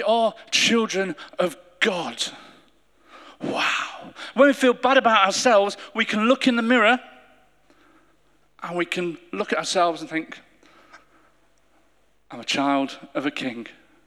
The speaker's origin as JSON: {"language": "English", "town": "Derby", "region": "East Midlands", "country": "United Kingdom", "tie": "born or raised there", "said": "I was born in Derby, grew up in Derby."}